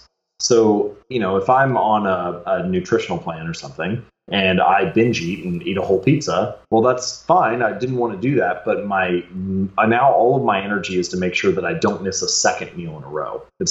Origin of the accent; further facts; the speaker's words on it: Cincinnati, Ohio, United States; I grew up in Cincinnati, and there are some very good high school teams there, both football, baseball, and basketball.